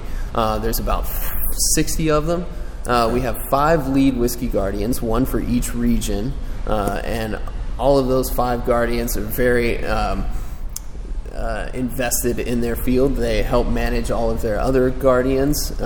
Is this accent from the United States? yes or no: yes; Texas, United States; now in New York, United States; I was born and raised in Texas.